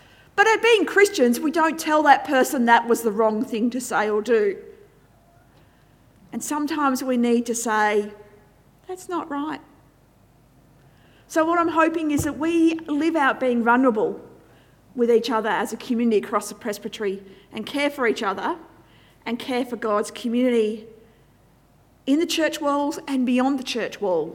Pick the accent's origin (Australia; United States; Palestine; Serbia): Australia; Deniliquin, New South Wales; I grew up in Deniliquin